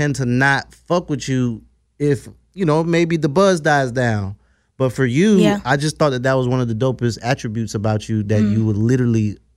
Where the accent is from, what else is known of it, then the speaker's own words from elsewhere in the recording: Florida, United States; also born or lived in New York; I was born in New York, but I grew up in Florida.